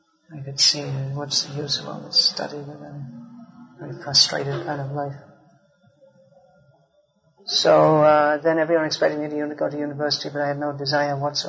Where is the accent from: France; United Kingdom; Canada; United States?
United Kingdom; England; No, my mother's from Ireland, my father's from England. I was born and brought up in England.